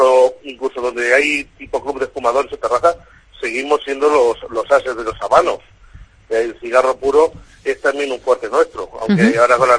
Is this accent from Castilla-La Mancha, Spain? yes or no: yes; Castilla-La Mancha, Spain; quiero hacer una autocrítica como castellano manchego.